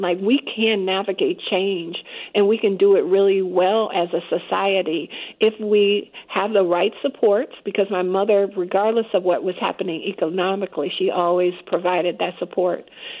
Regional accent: Detroit, Michigan, United States; So I did grow up in Detroit

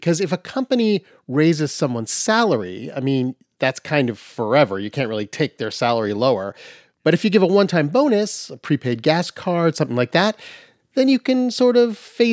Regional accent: New York City, New York, United States; As a New Yorker, this is very, very exciting.

